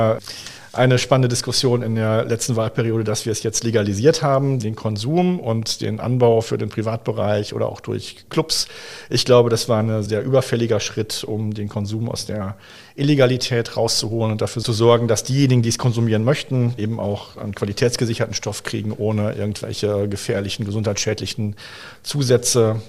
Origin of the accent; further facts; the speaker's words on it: North Rhine-Westphalia, Germany; born there; now in Bergisch Gladbach, Germany; Ich bin ja vor 20 Jahren hierher gezogen, komme gebürtig aus Westfalen.